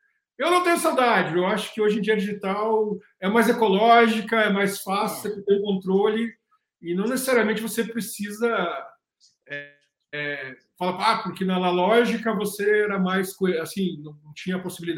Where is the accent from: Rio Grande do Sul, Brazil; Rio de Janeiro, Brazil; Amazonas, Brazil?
Rio Grande do Sul, Brazil; Porto Alegre; now in São Paulo, Brazil; Sou gaúcho de Porto Alegre, com muito orgulho. Adoro a minha cidade.